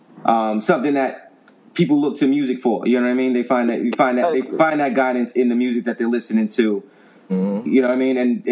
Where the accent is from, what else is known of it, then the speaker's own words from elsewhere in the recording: New York, United States; moved away as an adult; I'm from New York. I had a record label in New York, you know what I mean? And when I moved down here, I continued to do music.